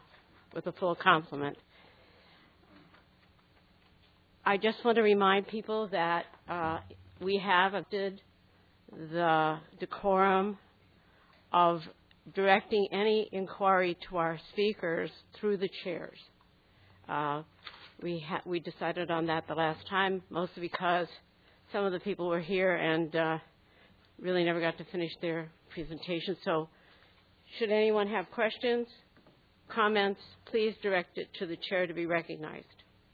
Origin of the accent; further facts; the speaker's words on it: Pawcatuck, Connecticut, United States; I come from Pawcatuck, and if you don't know where that is, that's as close as you can be to Rhode Island and not be in Rhode Island, about 2.5 miles.